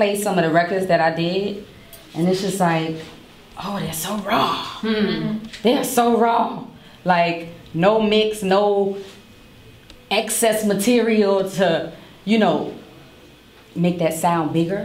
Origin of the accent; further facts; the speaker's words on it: Brooklyn, New York, United States; Originally, New York.